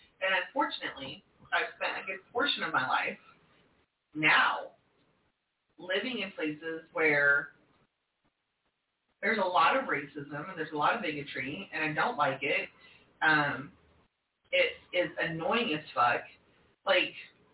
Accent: Oklahoma, United States; I'm from Oklahoma.

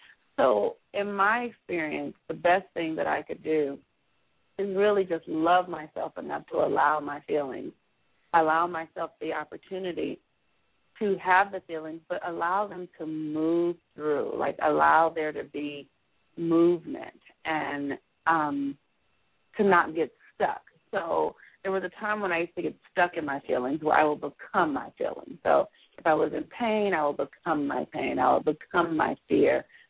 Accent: United States; my life as an American, as a woman, as a Black woman, as a parent

